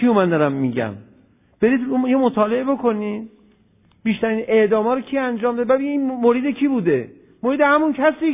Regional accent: Tehran, Tehran Province, Iran; گفتم آقا بس که ما تهرانی هستیم، ما هنوزم جوونیم، درست حرف بزن.

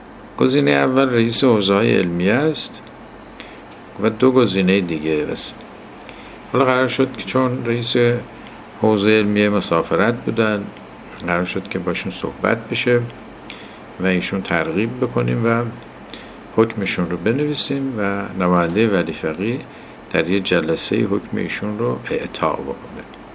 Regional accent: Shahdad, Kerman, Iran; ما خودم کرمانی هستیم، شهدادی هستیم

